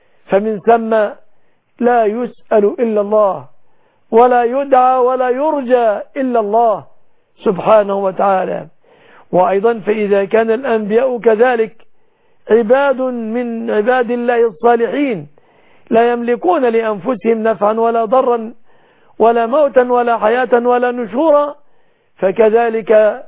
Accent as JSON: {"language": "Arabic", "country": "Egypt", "said": "بلادنا مصر"}